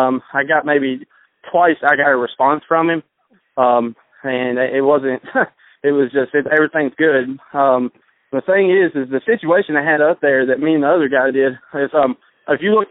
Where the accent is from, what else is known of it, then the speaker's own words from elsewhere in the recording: Nashville, Tennessee, United States; I'm from Nashville, Tennessee.